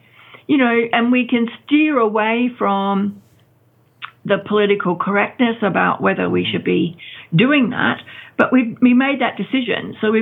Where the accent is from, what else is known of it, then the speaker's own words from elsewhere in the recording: Australia; also born or lived in United Kingdom; I was born in Australia and did all my schooling. And then I went to the UK and lived there for 35 years and had a family and a career. And then I came back.